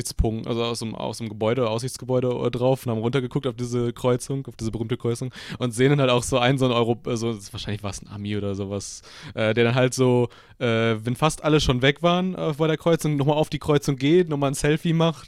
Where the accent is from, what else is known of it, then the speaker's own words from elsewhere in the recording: Düsseldorf, North Rhine-Westphalia, Germany; als Düsseldorfer, ne, hat schon so ein bisschen Feeling von so einer